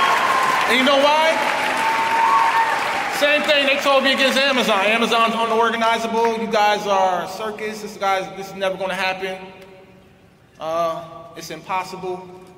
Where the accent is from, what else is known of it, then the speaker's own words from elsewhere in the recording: New York, United States; So as a New Yorker in me, I had to go to Israel and talk my shit.